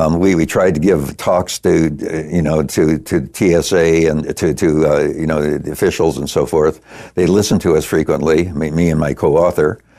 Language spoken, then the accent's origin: English; United States; as an American, I'm embarrassed.